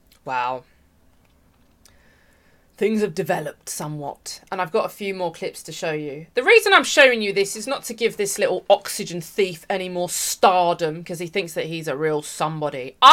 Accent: London, United Kingdom; I grew up in Southeast London. There was a rough area, rough people, rough circumstances.

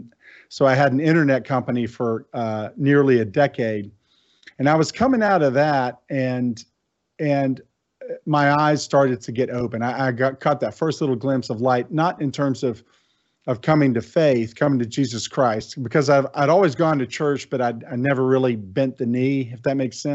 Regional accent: Tennessee, United States; I grew up down here in the South, grew up in Tennessee, middle-class family, hardworking dad.

